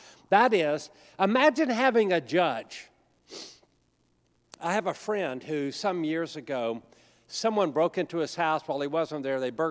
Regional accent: the South, United States; I'm from the South.

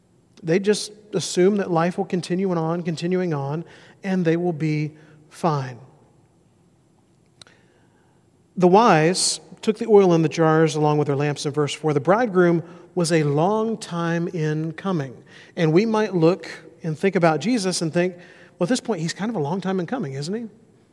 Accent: Mobile, Alabama, United States; Where I grew up in Mobile, on the Gulf Coast, we had hurricanes.

